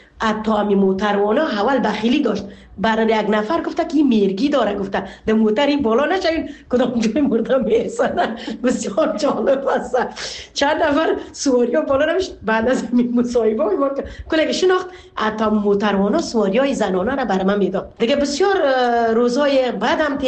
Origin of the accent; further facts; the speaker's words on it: Afghanistan; now in Canada; ما در شروع آمدیم در کانادا از افغانستان